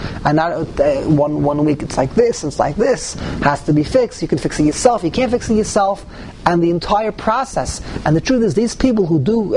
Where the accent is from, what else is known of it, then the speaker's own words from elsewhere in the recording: New York City, New York, United States; I know I grew up on the Lower East Side, my father, we grew up on the Lower East Side.